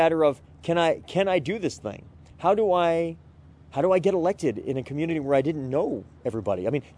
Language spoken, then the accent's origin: English; Manchester, New Hampshire, United States; also born or lived in Goffstown; I was from Manchester, had grown up in Manchester and Goffstown